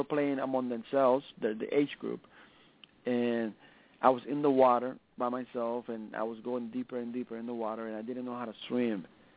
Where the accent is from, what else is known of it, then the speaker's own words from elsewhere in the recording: Dominican Republic; now in Miami, United States; So you can say that I was sort of, at the later part of my life, I was raised here in America. But Miami's awesome.